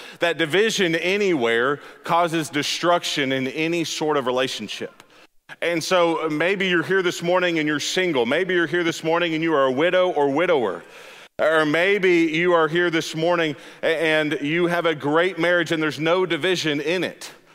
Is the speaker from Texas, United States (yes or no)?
yes; Texas, United States; also born or lived in Alabama; Now, I was the black sheep of Alabama. I never liked either of those schools, really, because I grew up in Texas for some of my life.